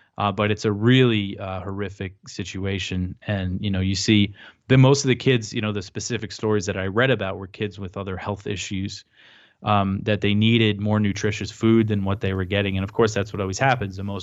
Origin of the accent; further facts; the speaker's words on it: United States; I live in America, I'm an American who pays taxes